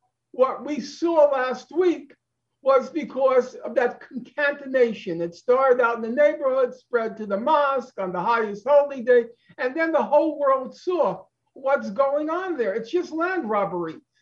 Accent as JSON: {"language": "English", "country": "United States", "said": "And I say to you, you know, as an American, we're so hypersensitive to one inch on that property line."}